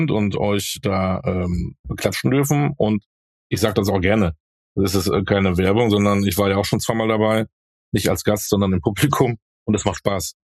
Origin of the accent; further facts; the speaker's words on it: Münster, North Rhine-Westphalia, Germany; In meiner Heimatstadt.